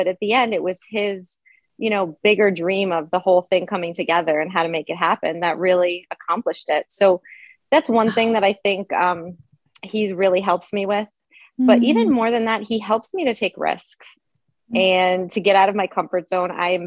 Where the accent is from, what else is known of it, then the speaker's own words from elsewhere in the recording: Pennsylvania, United States; I grew up here in the Poconos in Pennsylvania.